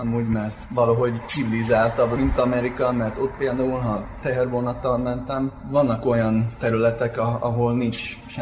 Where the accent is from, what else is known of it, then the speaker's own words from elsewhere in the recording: Texas, United States; Hungarian is a second language; moved away as an adult; now in Hungary; Texasból jöttem Magyarországra 2010-ben.